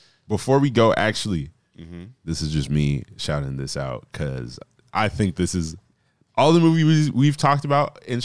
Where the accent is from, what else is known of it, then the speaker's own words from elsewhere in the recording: Idaho, United States; Oh, mind you, I'm from Idaho. Evan is from Idaho. We are two Idahoans that were whooping ass in 2K